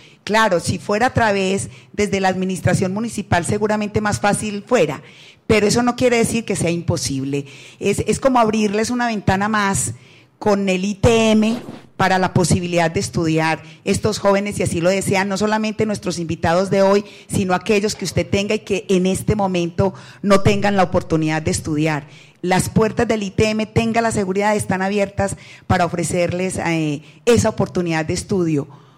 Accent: Girardota, Antioquia, Colombia; Yo soy de Girardota, no vivo en Girardota, pero soy de allá.

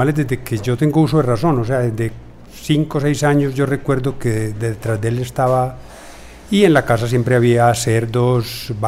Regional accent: Girardota, Antioquia, Colombia; born there; Yo nací en el campo, nací en una finca en Girardota

